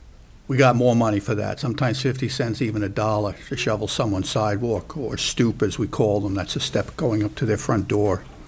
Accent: Brooklyn, New York, United States; where I grew up, Brooklyn, New York, during the 1950s and 60s, all the way up to the 70s. You know, growing up in New York, we didn't have much money or possessions

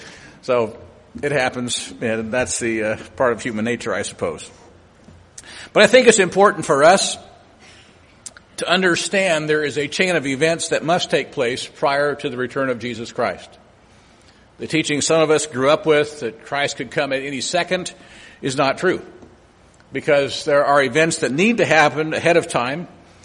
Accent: Illinois, United States; As a young man growing up in Illinois, I remember driving through small towns in Illinois with grain elevators

